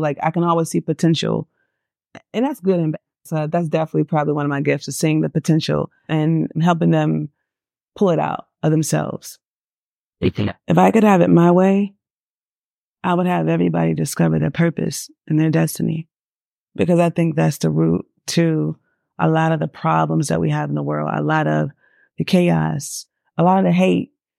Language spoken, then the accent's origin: English; North Carolina, United States; also born or lived in Georgia, United States; I'm a native of Georgia. I'm a real Georgia peach, real life. So I was raised in North Carolina primarily. And yeah, so I'm a Southern girl at heart.